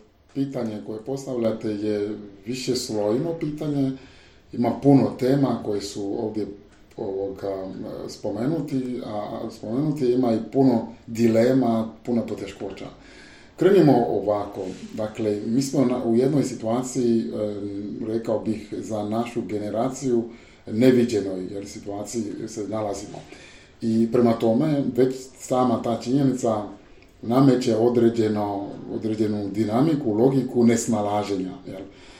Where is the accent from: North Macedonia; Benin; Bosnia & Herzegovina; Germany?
Benin; ja sam iz Benina